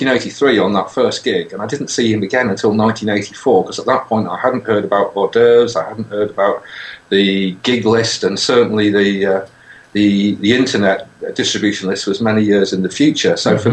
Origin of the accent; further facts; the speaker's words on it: North East England, United Kingdom; I'm from the Northeast originally, although my accent is pretty well gone, I guess, now.